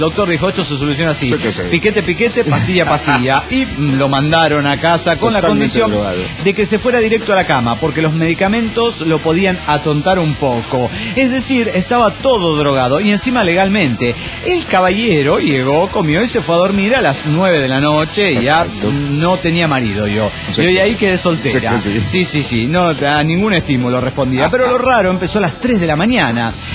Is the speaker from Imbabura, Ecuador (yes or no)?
yes; Ibarra, Imbabura, Ecuador; now in Tulcán, Ecuador; de Ibarra, pero ahora en Tulcán, Ecuador.